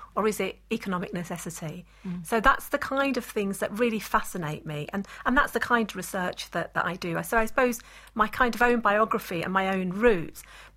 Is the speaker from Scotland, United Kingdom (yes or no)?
no; London, United Kingdom; Growing up in the East End of London, told kids like me didn't go to university.